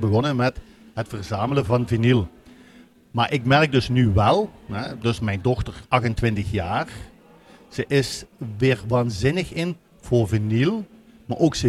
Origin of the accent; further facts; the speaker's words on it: Netherlands; Ik kom uit Nederland